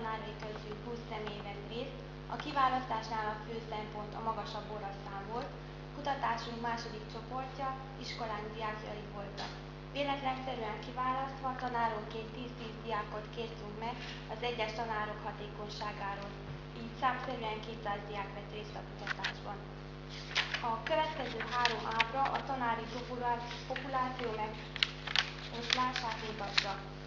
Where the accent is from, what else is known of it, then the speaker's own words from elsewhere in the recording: Miercurea Ciuc, Harghita, Romania; Csíkszeredából jöttünk